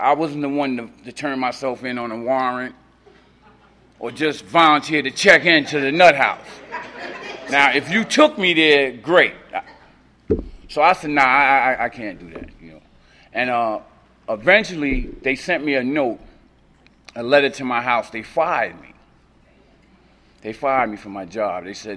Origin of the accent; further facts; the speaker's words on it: New York City, New York, United States; I was born and raised in New York City Housing Project.